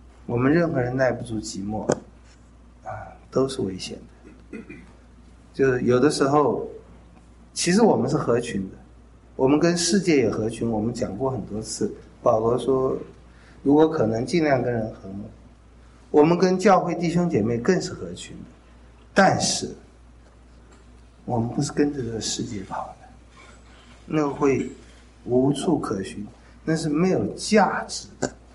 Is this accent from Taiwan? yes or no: no; China; 这一点我们中国人可能体会最强，因为中国人最怕人忘记他嘛。